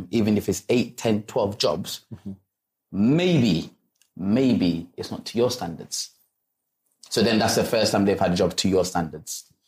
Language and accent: English; London, United Kingdom; I didn't say, but I'm from London, I don't take my shoes off.